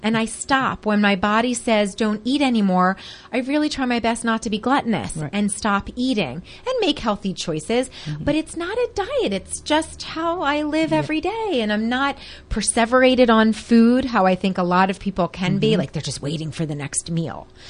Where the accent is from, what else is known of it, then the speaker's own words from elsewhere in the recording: Pennsylvania, United States; I grew up in the Philadelphia suburbs, which was very urban. And now I'm out here in this rural area.